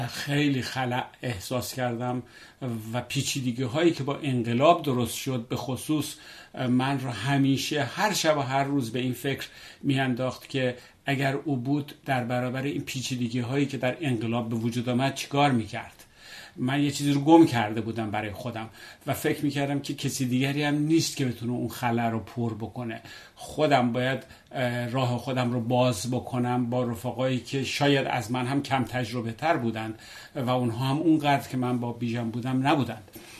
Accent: Iran; برای اینکه من ایرانی هستم

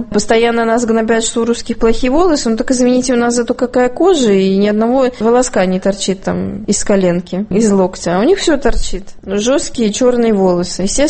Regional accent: Caucasus, Russia; Всегда говорю, что я с Кавказа, Кавказия, да.

